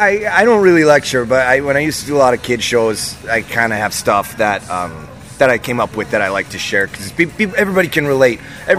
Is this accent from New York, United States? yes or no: no; Minnesota, United States; because I grew up in Minnesota, so we had, like, the Dells. I'm from rural Minnesota, by the way. I'm from the good part, so don't judge me.